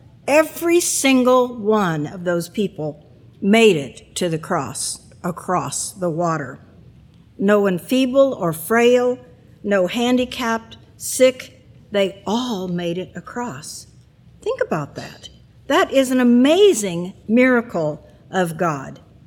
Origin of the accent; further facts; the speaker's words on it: Florida, United States; When I was a kid growing up in Florida, we used to go swimming a lot in lakes.